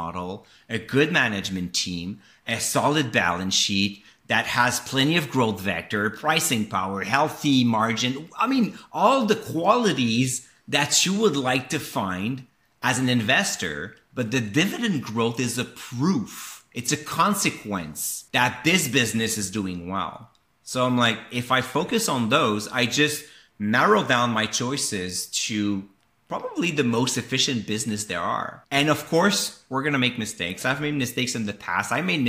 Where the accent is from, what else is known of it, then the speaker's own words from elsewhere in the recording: Canada; accent: French; Even though I'm Canadian, even though I have that weird French accent, I do cover US stocks.